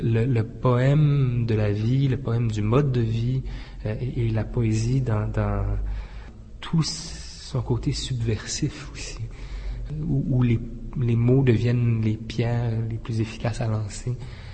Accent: Quebec, Canada; chez nous, au Canada, au Québec et à Montréal particulièrement.

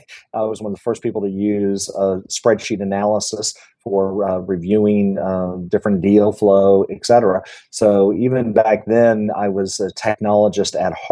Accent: Houston, Texas, United States; born there; also born or lived in Austin; I was born in Houston, and my family is all from Houston. And for most of my life, I went to a boarding school in Austin at a little place called St. Stephen's

